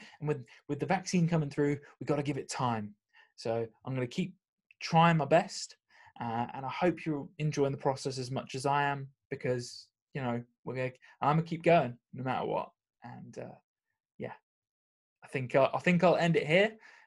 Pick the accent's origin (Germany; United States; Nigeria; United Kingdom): United Kingdom; England; this is why the Premier League is the best league, in my opinion, even if I am English and saying this.